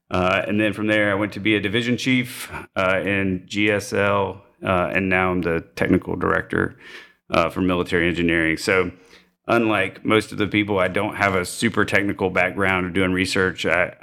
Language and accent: English; Mississippi, United States; I'm actually from Mississippi, grew up down on the Mississippi Gulf Coast.